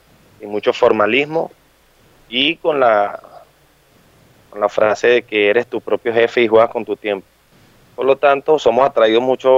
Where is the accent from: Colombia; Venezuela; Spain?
Venezuela; Caracas, Capital District; moved away as an adult; now in Argentina; Sí, soy de Venezuela, de Caracas. Resido, este año me vine a Argentina